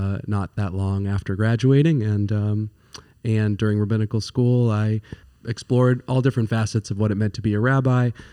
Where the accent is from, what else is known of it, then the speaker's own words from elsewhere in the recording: Andover, Massachusetts, United States; I grew up in Andover, Massachusetts, went to college in California